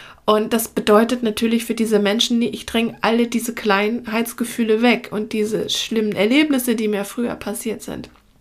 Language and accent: German; Munich, Bavaria, Germany; now in Hamburg, Germany; Ich bin ja ursprünglich auch aus München